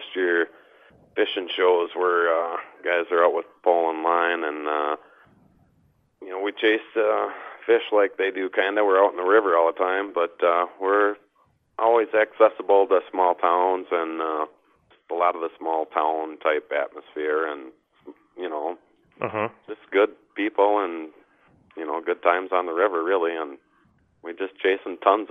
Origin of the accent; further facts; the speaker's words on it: Pepin, Wisconsin, United States; I'm from Pepin, Wisconsin.